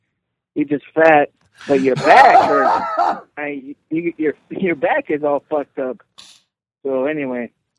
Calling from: Idaho, United States; Calling from Idaho.

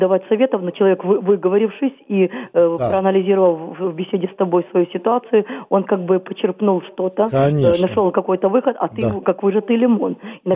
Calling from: Kyiv, Ukraine; я из Киева.

